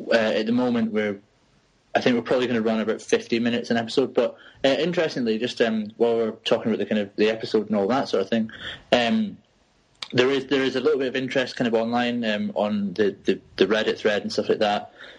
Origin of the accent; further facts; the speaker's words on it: Scotland, United Kingdom; Do you know, somebody actually said that because we're Scottish, we sound somehow more authoritative, which really couldn't be further from the truth.